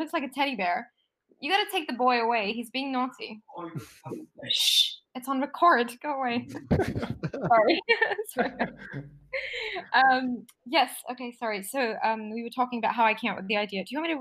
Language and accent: English; Singapore; moved away as an adult; also born or lived in India; so I'm Indian, but I grew up in Singapore. So we moved there when I was 2.5, 3 years old. And I studied abroad. So I went to London for university.